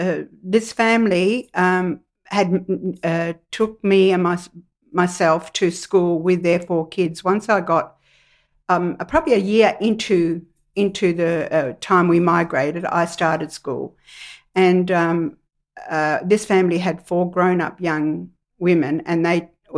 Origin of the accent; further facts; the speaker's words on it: Reggio Calabria, Calabria, Italy; I come from Reggio Calabria, a little place, a little town in the mountains called Elianova, and it's a beautiful little town. I have been back several times, in fact, quite a few times now.